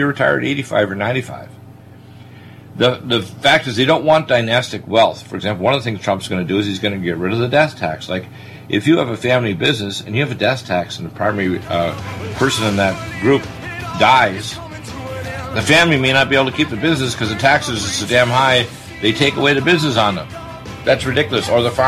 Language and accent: English; Detroit, Michigan, United States; born there; also born or lived in British Columbia / Augusta / Wisconsin / Colorado; I was born in Detroit, but I went to medical school there.